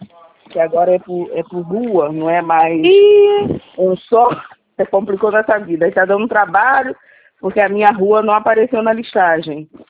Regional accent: Araruama, Rio de Janeiro, Brazil; born there; Isso. Eu nasci em Araruama.

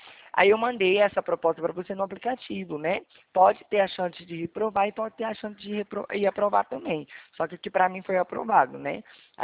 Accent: Ribeirão Preto, São Paulo, Brazil; Eu falo do interior, sou de Ribeirão Preto

